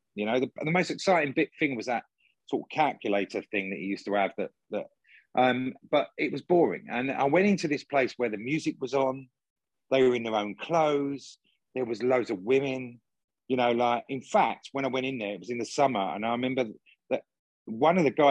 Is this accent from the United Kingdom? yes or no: yes; East End, London, United Kingdom; I grew up in the East End of London. We were in a sort of like council estate. And then we moved to Hornchurch and... in Essex